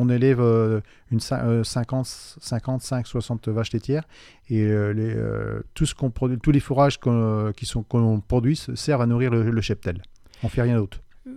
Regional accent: Pays de la Loire, France; Moi, je suis originaire de département voisin, donc je suis un étranger. Je suis originaire de la Vendée, juste de l'autre côté de la frontière. On habite à 300 mètres de la frontière. Et mes parents étaient agriculteurs dans une commune de côté, donc à la Véry.

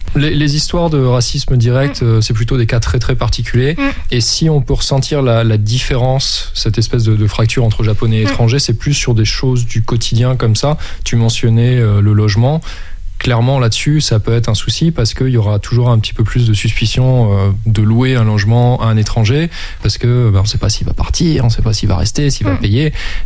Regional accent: Camembert, Normandy, France; Enfin, moi, je suis normand, je suis né à Camembert, donc quasiment, donc ça m'a beaucoup manqué.

